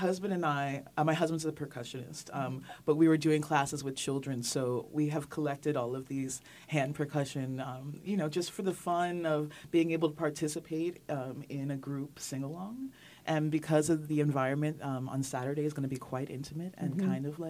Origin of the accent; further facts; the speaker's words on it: Manhattan, New York, United States; But I grew up in Manhattan, and I've lived in every borough except for Staten Island, knock on wood.